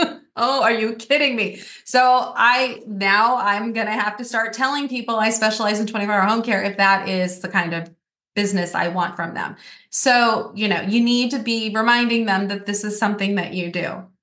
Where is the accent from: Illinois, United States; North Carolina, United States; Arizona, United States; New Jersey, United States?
Arizona, United States; I'm from Arizona.